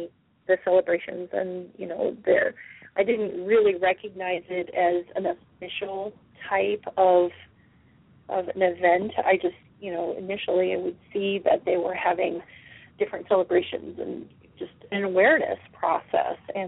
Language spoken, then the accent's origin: English; Midwest, United States; And growing up in the Midwest, it really wasn't... every day was Earth Day.